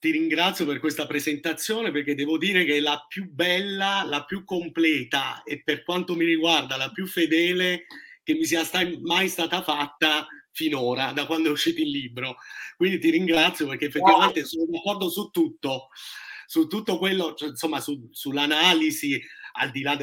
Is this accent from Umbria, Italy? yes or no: no; Abruzzo, Italy; moved away; essendo un abruzzese espatriato e non seguendo ormai da tanti anni, come hai detto, sì, saranno 14 anni ormai